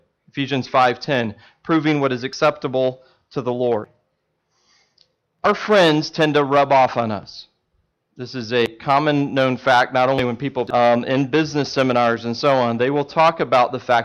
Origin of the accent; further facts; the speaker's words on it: Indiana, United States; I grew up in Indiana, so basketball is kind of the big thing.